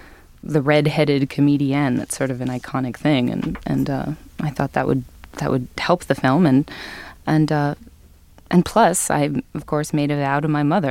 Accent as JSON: {"language": "English", "town": "New Haven", "region": "Connecticut", "country": "United States", "tie": "born or raised there", "said": "I grew up in New Haven, Connecticut, and I grew up singing and studying singing and singing with different choruses at Yale and different choruses in New Haven and around there"}